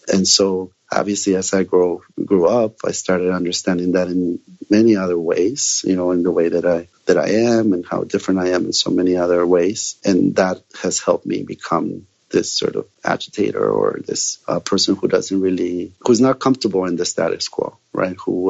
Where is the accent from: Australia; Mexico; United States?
Mexico; when I grew up in Mexico, or as I was growing up in Mexico